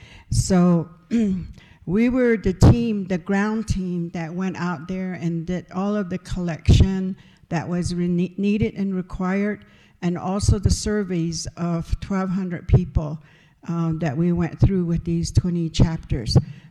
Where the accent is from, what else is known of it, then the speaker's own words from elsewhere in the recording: Pine Hill, New Mexico, United States; I'm originally from Pine Hill, New Mexico. It's a little community outside of the Rima, outside of the Navajo Nation. You have to go through the Zuni Reservation to get to us, and we're located in the west central part of New Mexico.